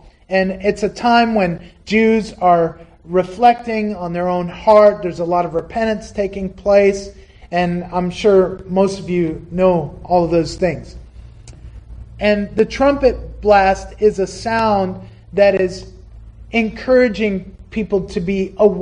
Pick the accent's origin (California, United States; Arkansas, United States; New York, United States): New York, United States; And I love New York. I miss New York. I grew up here. I was born in Kingston.